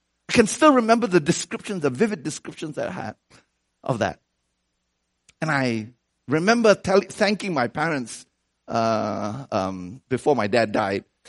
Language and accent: English; Malaysia; When I was growing up in Malaysia, I remember Christmas was a time